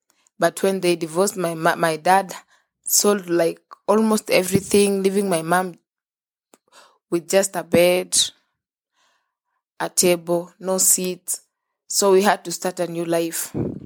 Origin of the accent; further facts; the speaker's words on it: Kenya; I'm from Kenya, Africa. And I'm 23 years old, single mom.